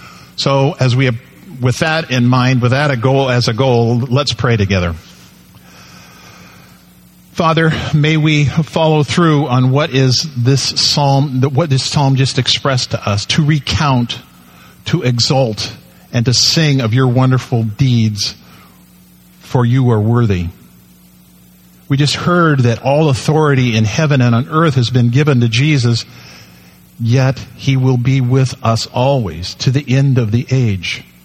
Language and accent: English; Dunsmuir, California, United States; also born or lived in Medford; I was born here in Medford. So I'm an Oregonian. But the rest of the next 25 years, I was a Californian, because a month later, my dad moved to Dunsmuir, California.